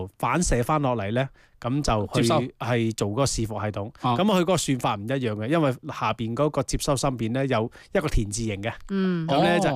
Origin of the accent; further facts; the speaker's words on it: China; 我哋中国人好聪明嘅